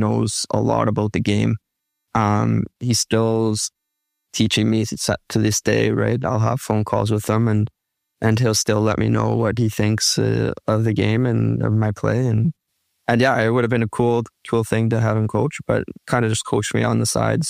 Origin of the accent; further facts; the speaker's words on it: Medicine Hat, Alberta, Canada; also born or lived in Drayton Valley; until I was 15. And then I moved to Drayton Valley to play hockey from 16 on to whatever. But yeah, growing up in Medicine Hat, it was cool.